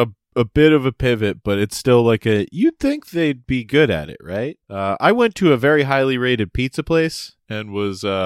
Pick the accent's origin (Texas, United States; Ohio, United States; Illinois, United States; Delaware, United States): Delaware, United States; also born or lived in Boston; now in Springfield, United States; I say, I live here in Springfield. Originally, I'm from Delaware, but I also lived in Boston 10 years before I moved here.